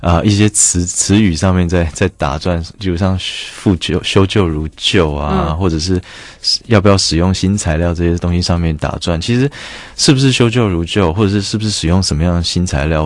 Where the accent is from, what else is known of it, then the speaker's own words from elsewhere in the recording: Penghu County, Taiwan; 而且我是澎湖人